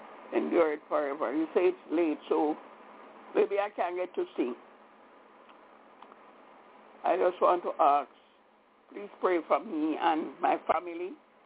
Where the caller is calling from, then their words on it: Albany, New York, United States; I'm calling from Albany, New York.